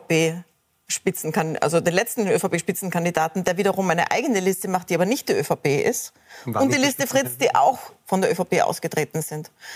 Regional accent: Innsbruck, Tyrol, Austria; moved away; Ich muss auch als Innsbruckerin, die aber schon lange weg ist, schwierig zu verstehen.

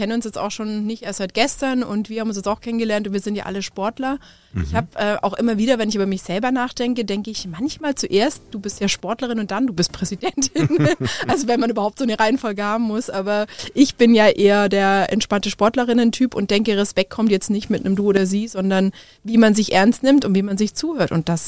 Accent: Tettnang, Baden-Württemberg, Germany; also born or lived in Bavaria; Ich bin ein Aborigine-Schwabe. Also ursprünglich komme ich aus Oberschwaben, bin zwar in Bayern geboren

